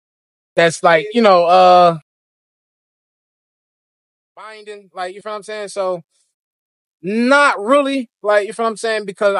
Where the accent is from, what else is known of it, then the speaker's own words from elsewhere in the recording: Philadelphia, Pennsylvania, United States; How about I say, I'm from the South Side.